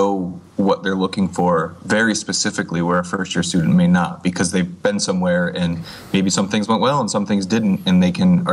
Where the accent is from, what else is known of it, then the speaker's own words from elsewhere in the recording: Hartford, Connecticut, United States; As I remember growing up in Hartford, was you just didn't go there.